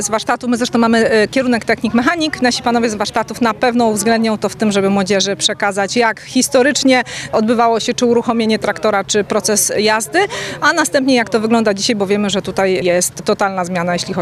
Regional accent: Elbląg, Warmian-Masurian Voivodeship, Poland; Nie, ja jestem z Elbląga, ale już...

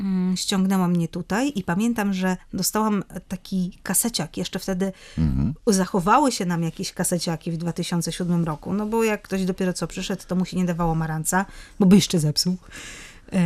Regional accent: Pomeranian Voivodeship, Poland; bo jestem Kaszubką.

